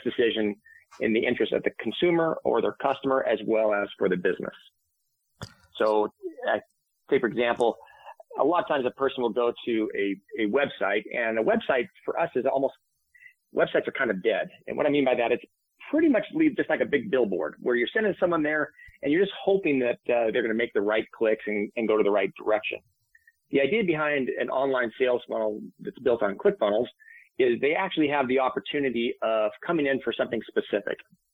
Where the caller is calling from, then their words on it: Boise, Idaho, United States; I'm up in Boise, Idaho.